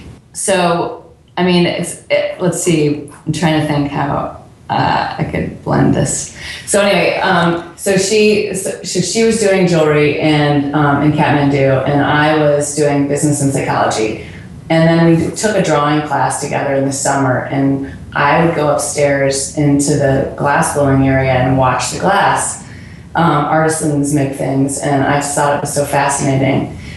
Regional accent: Cleveland, Ohio, United States; I grew up in Cleveland, Ohio, and that's where I live now, and that's where everything is made.

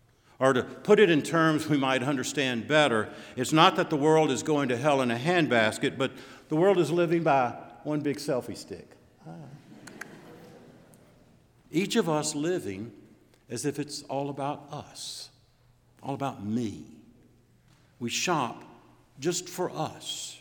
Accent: Louisiana, United States; That I grew up with in Louisiana, and yes, I did make it for our Thanksgiving dinner

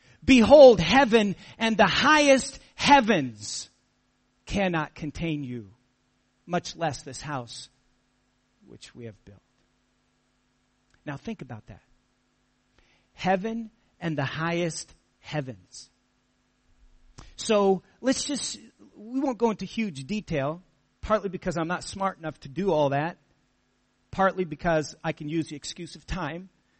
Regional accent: United States; accent: American; I know you can barely tell that I have an American accent normally, but maybe now it will kind of become a little obvious.

